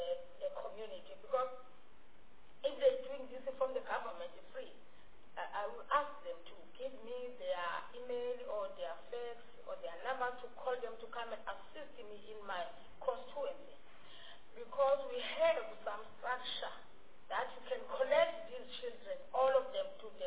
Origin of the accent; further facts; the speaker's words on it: Gauteng, South Africa; because I came from Gauteng province